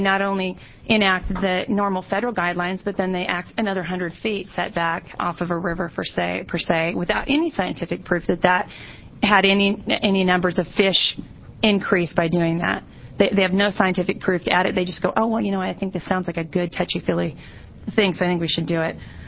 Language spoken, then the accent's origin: English; Yoncalla, Oregon, United States; I am from Yonkala, Oregon, 2303 Elkhead Road.